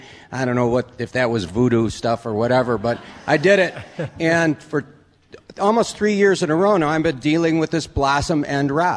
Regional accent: Washburn, Wisconsin, United States; from Washburn, and I live in the woods

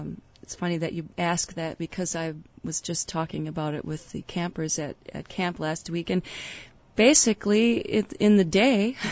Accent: Appleton, Wisconsin, United States; Born and raised in Appleton, correct.

